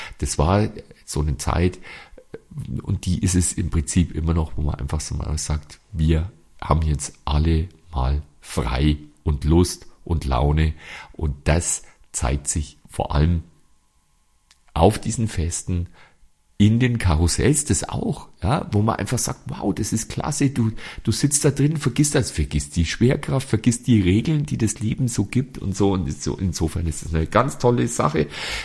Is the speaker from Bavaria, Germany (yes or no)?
yes; Bavaria, Germany; das ist bei uns in Bayern ist es, sind es diese Volksfeste.